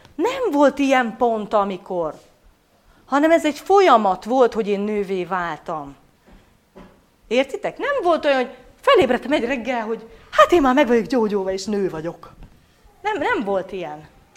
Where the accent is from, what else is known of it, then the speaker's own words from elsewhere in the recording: Transylvania, Romania; ugye erdélyi vagyok, románul azt jelenti, hogy te fiú